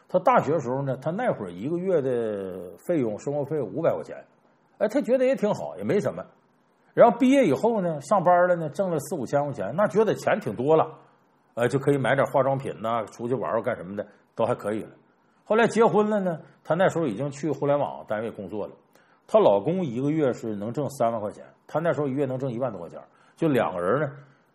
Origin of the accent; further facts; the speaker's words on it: Northeast China, China; 我原来笑话我们东北人嘛，虚荣